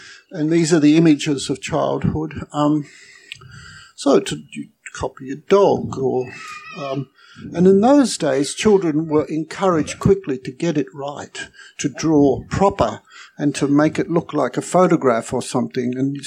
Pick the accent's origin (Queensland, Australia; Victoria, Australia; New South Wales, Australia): Victoria, Australia; Melbourne; I grew up in Melbourne, essentially. I was born in Melbourne. I grew up in a very working class, what we used to call a working class suburb, lots of factories and labourers and workers.